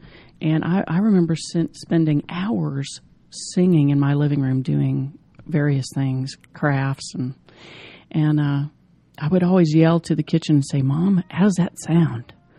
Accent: Atlanta, Georgia, United States; Well, growing up in Atlanta, Mom and Dad always had music playing.

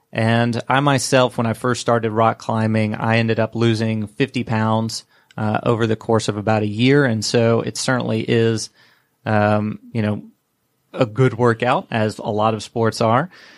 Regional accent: Atlanta, Georgia, United States; We're both born and raised in Atlanta, and so we wanted to kind of bring home, something that could better and strengthen and grow the climbing community

